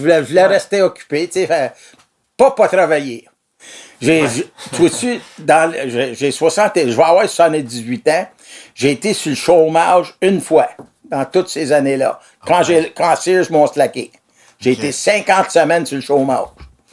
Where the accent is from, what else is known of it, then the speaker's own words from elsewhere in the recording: Brossard, Quebec, Canada; also born or lived in Montreal; Je suis né à Pointe-Saint-Charles. J'avais, à 10 ans, on a parti de là. Puis on a déménagé à Brossard, puis on a passé ma vie là.